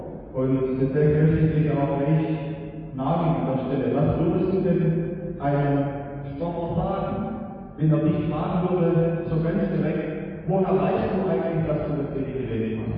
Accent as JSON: {"language": "German", "country": "Switzerland", "said": "Liebe Freunde, ich komme tatsächlich aus der Schweiz"}